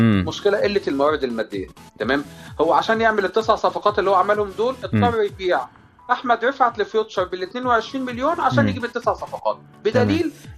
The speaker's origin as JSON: {"language": "Arabic", "town": "Port Said", "region": "Port Said Governorate", "country": "Egypt", "said": "من بورسعيد."}